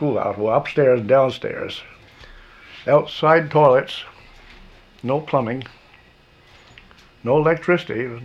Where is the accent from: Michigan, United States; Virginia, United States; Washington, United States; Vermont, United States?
Vermont, United States; Waitsfield; born there; I was born in Waitsfield, a back farm bordered on the town line of Warren.